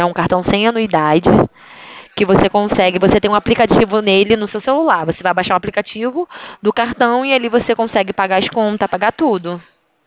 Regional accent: Rio de Janeiro, Brazil; Eu sou do Rio de Janeiro.

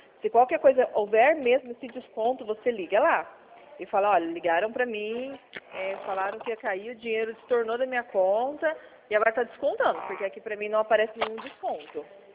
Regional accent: Mogi Guaçu, São Paulo, Brazil; Eu sou de Mogi Guaçu.

